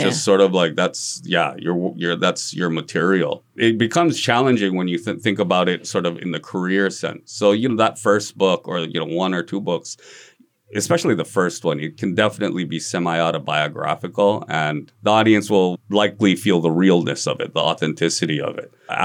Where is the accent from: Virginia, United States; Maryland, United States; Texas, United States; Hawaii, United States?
Hawaii, United States; Kahaluu; I grew up in Kahalu. There's no writers